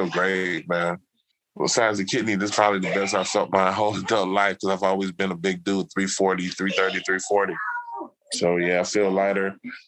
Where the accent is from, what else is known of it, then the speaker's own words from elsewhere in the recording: United States; So, growing up in the United States, I was around a lot of people who were big on religion and history.